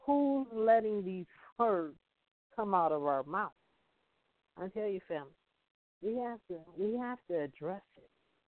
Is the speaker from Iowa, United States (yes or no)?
no; Compton, California, United States; You know, I'm from Compton, so I love my roots.